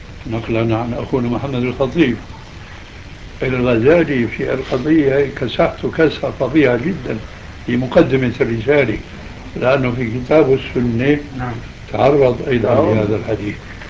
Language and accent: Arabic; Syria; طالب علم لفه غضانيه اللي بيسموها عندنا في الشام صفره ولحيه